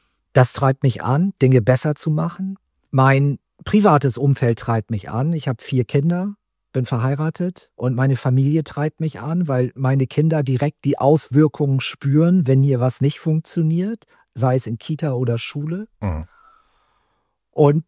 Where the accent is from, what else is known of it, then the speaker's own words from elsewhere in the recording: Lengenbostel, Lower Saxony, Germany; Also ich komme ja aus Sittensen, genauer gesagt komme ich aus einer Mitgliedsgemeinde der Samtgemeinde, nämlich aus Lengenbostel. Das ist ein sehr kleiner Ort.